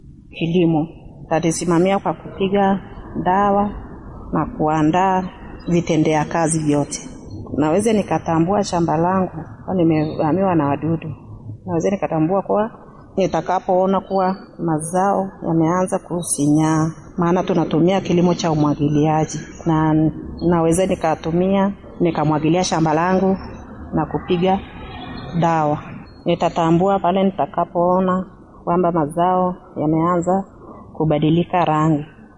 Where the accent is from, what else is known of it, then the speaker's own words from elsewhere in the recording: Manyara, Tanzania; ni mkulima natoka skimu ya Diomat ndani ya bonde la Bashai